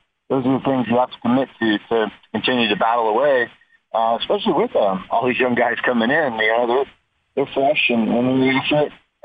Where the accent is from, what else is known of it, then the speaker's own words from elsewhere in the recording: Las Vegas, Nevada, United States; excitement and the … brothers here in Vegas, it's going to be big. So I'm happy to come back to my hometown and give it a good run